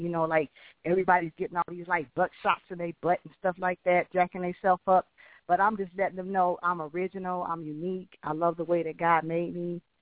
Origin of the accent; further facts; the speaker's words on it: California, United States; I'm from California, and we just going to roll like we in a six-fold